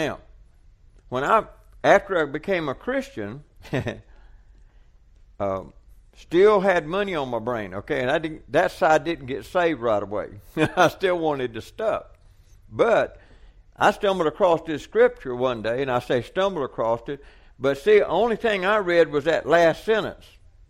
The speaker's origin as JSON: {"language": "English", "region": "Georgia", "country": "United States", "said": "I'm from South Georgia, and we didn't speak like that where I come from."}